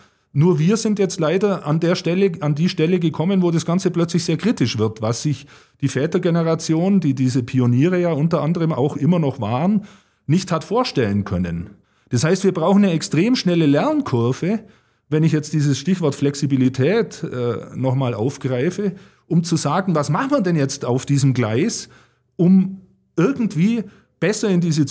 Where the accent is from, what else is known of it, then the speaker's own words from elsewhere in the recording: Tyrol, Austria; ich bin selber so halb im Lechtal aufgewachsen, ja.